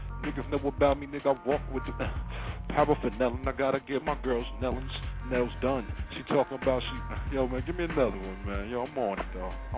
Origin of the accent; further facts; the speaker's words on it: Irvington, New Jersey, United States; I'm from Irvington.